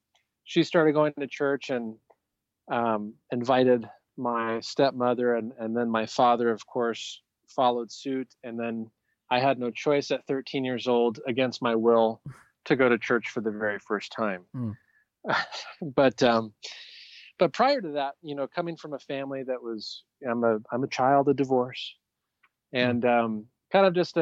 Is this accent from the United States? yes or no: yes; California, United States; We're from California.